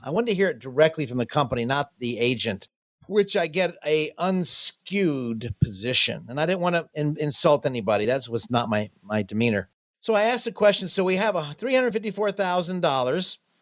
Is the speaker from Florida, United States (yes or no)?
yes; Jacksonville, Florida, United States; I'm from Jacksonville, Florida. I kind of got rid of my accent